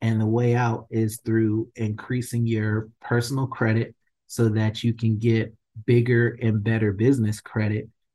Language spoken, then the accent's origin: English; Connecticut, United States; I'm from Connecticut, so I did not see this many Black people in one place ever in my life. So it was a bit of a culture shock.